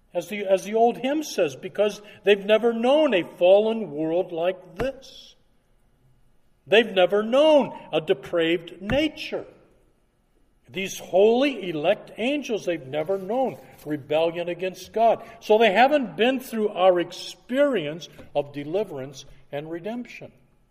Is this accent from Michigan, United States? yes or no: yes; Detroit, Michigan, United States; Just this week, a hero of mine growing up in Detroit, a Detroit Tiger pitcher by the name of Frank Larry, he died just this week.